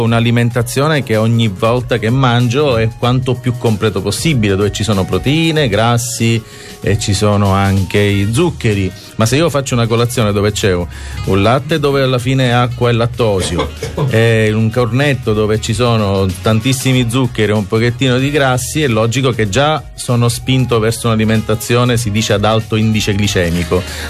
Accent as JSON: {"language": "Italian", "region": "Sicily", "country": "Italy", "said": "io sono siciliano, vado in giro per l'Italia"}